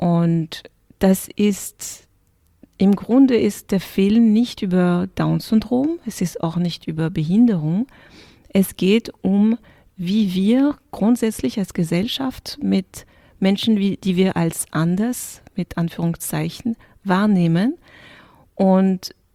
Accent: France; weil ich bin ursprünglich in Frankreich aufgewachsen und mein Vater kommt aus dem Senegal, das heißt, ich bin dunkelhäutig, meine Mutter ist Irin.

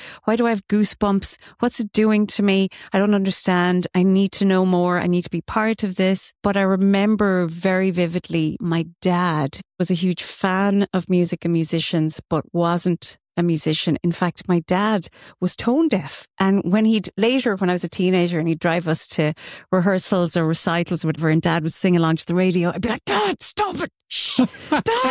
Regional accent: Ireland; growing up in Ireland and especially in the countryside

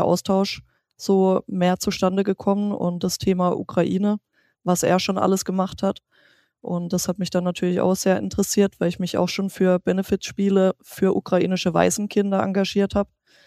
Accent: Freiburg, Baden-Württemberg, Germany; in Freiburg, also in meiner Heimat

